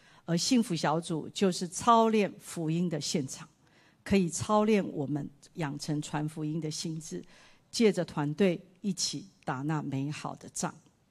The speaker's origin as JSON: {"language": "Chinese", "country": "Taiwan", "said": "我说啊，怎么这么巧，我也是台湾人，这位是我先生，我们刚好来这边旅游"}